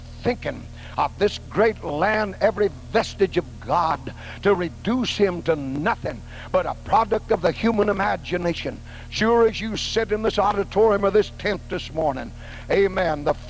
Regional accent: United States; I'm an American, and I grew up with a knot in my throat.

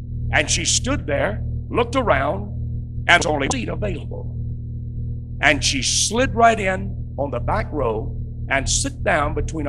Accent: El Dorado, Arkansas, United States; all the pastors on the platform were ministers from my hometown in El Dorado, Arkansas.

